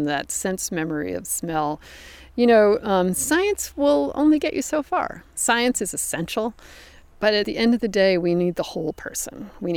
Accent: Pacific Northwest, United States

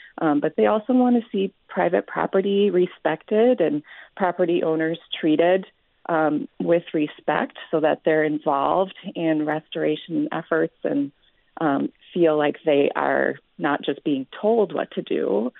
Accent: Antigo, Wisconsin, United States; now in Madison, United States; I'm from Antigo, Wisconsin, living in Madison now

